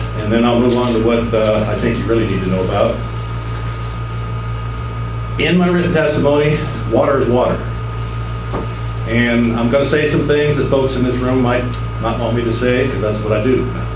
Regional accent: Eureka, California, United States; I'm an RPF. I'm from the Eureka area.

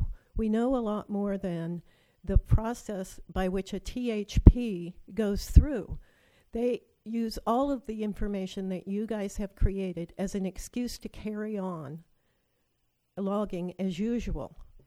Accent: Elk River, United States; from Elk River.

